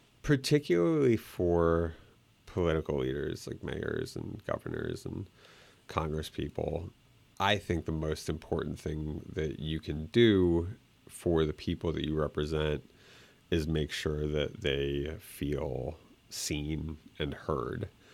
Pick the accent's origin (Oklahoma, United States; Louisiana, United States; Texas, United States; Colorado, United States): Colorado, United States; Boulder; I grew up in Boulder, Colorado. I went to high school there.